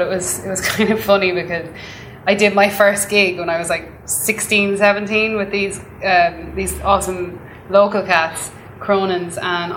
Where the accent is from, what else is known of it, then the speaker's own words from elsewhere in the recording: Mullingar, Westmeath, Ireland; moved away as an adult; now in United States; I was in my hometown in Mullingar. I was like, I'm so sick of being in Ireland. Yeah. I love Ireland